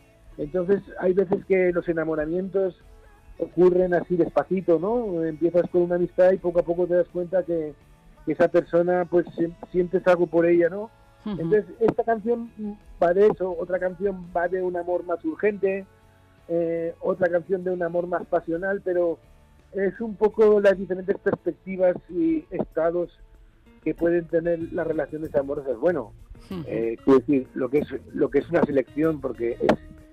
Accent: Valencia, Valencian Community, Spain; born there; Sí, yo soy nacido en Valencia.

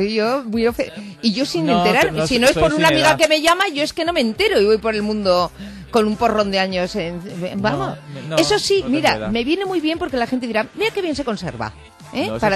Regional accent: Bilbao, Basque Country, Spain; born there; lo único que acierta es que nací en Bilbao.

